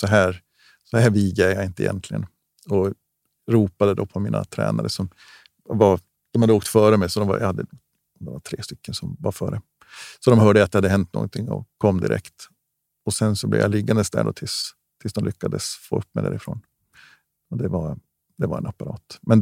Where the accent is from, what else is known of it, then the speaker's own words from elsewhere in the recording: Gällivare, Norrbotten County, Sweden; Livet hemma i Gällivare, ute i skog och mark, rullstol funkar inte.